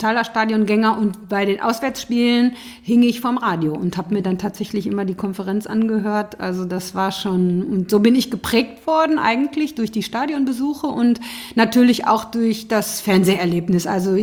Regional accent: Iserlohn, North Rhine-Westphalia, Germany; Ich komme aus Nachbarstadt. Ich komme aus dem Sauerland, aus Iserlohn. Das ist grenzt, also ist ja ganz dicht dran am Ruhrgebiet.

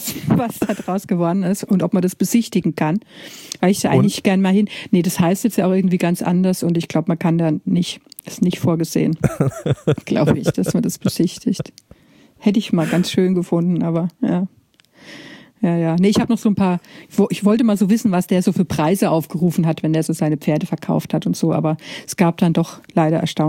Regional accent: Bavaria, Germany; Aus Bayern

